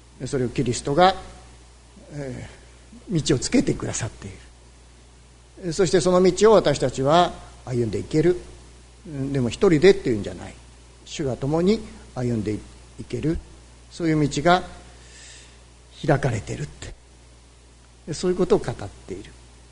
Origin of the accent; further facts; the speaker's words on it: Tsuyama, Okayama, Japan; also born or lived in Yubara; 私は岡山県の津山市の出身ですが、それは小学校に入ってからでして、それまで実は私は湯原町という、湯原町稲津という、岡山の方でも、一番北の方なんですね。